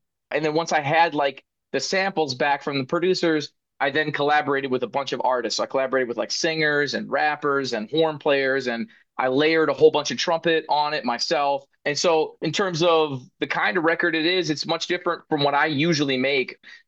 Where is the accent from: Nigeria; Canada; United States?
United States; Minnesota; now in Michigan, United States; I was born in Minnesota. I lived there, kind of grew up in Minnesota and went off to college and came back and started my career there.